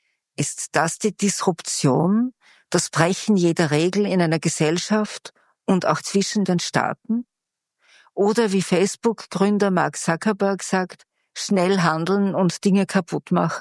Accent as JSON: {"language": "German", "town": "Graz", "region": "Styria", "country": "Austria", "tie": "born or raised there", "said": "Ich bin in Graz aufgewachsen."}